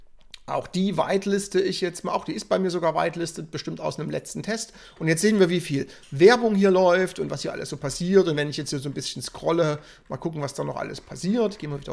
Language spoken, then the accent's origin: German; Leipzig, Saxony, Germany; ich bin ja aus Leipzig